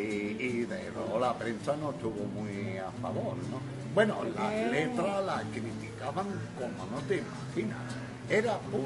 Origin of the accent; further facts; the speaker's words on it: Seville, Andalusia, Spain; yo soy andaluz de Sevilla y al final lo conseguí, yo he viajado por todo el mundo. Y digo, yo quiero vivir en mi Andalucía. Me vine a los terrenos gaditanos.